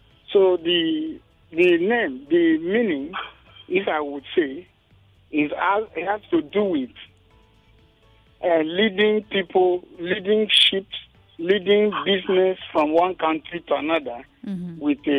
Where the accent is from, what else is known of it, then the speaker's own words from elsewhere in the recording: Nigeria; We are in Nigeria. Mm-hmm. We are all Nigerian.